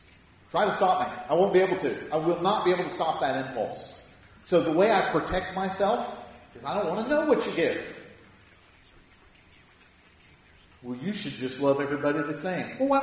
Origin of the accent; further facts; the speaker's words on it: Parkersburg, West Virginia, United States; I am very aware that I'm from West Virginia. In fact, I feel like West Virginia is just coming off of me like a scent. Like you can, because the difference between Brooklyn and Parkersburg, where I grew up, is vast.